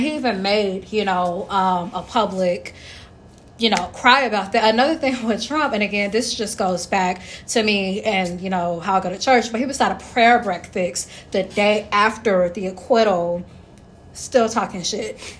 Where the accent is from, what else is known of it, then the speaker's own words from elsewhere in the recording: San Francisco, California, United States; shout out to Kansas for winning, even though I was from San Francisco.